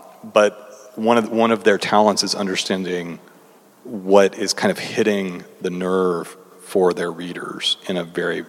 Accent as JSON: {"language": "English", "region": "Kentucky", "country": "United States", "tie": "born or raised there", "said": "I grew up in Kentucky, and I mean, they played … on the radio"}